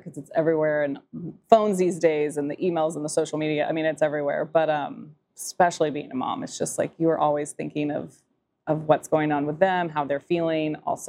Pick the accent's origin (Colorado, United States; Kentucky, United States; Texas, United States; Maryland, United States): Texas, United States; So I say y'all a lot anyway because I'm Texan and we all do.